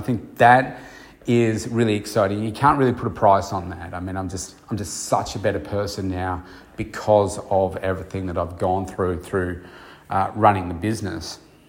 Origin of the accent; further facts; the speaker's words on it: Bendigo, Victoria, Australia; moved away as an adult; now in Melbourne, Australia; my original plan in leaving my hometown of Bendigo and coming to Melbourne way back in the start of 1990, that's when it was my first year. I graduated in 89.